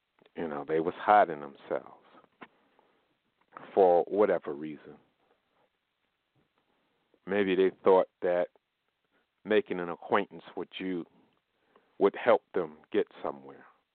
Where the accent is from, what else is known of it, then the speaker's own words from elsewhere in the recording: New York, United States; You know, growing up in New York, you don't want to be friends with everyone you meet